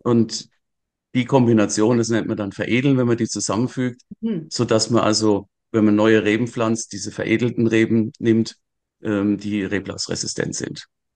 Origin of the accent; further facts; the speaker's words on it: Wachenheim an der Weinstraße, Rhineland-Palatinate, Germany; Aus Wachenheim an der Weinstraße.